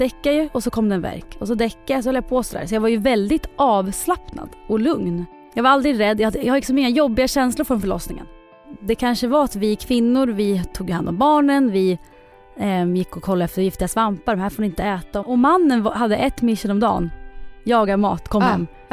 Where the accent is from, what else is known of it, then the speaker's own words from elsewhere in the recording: Eskilstuna, Södermanland, Sweden; Ja, jag är ju från Eskilstuna.